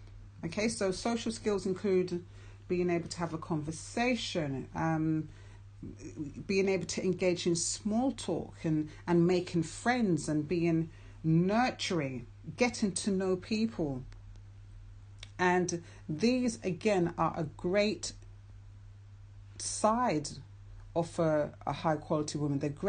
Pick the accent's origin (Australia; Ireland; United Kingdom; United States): United Kingdom; England; So I'm English.